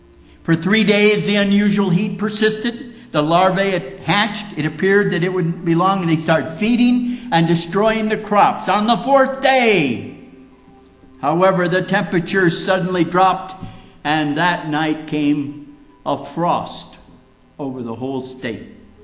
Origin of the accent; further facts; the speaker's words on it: Minnesota, United States; accent: Minnesotan; I came from Minnesota. I speak Minnesotan. You betcha.